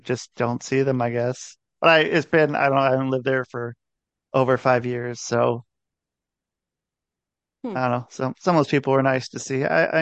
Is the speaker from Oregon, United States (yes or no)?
yes; Portland, Oregon, United States; I'm from Portland, Oregon. It's like the most, I think it was like one of the most in the country, most like bars and breweries.